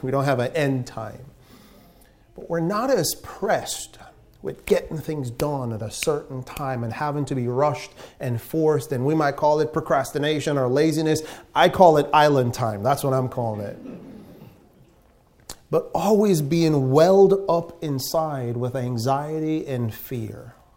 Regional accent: Guyana; Growing up in Guyana, I remember the local men always had issues with things like this.

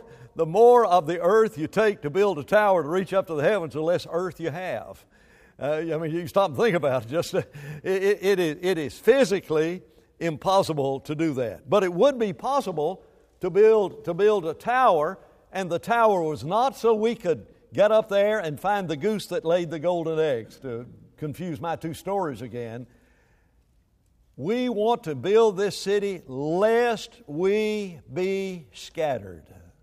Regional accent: Huntsville, Alabama, United States; And I grew up in Huntsville where they built those rockets. So this is what I grew up living and breathing.

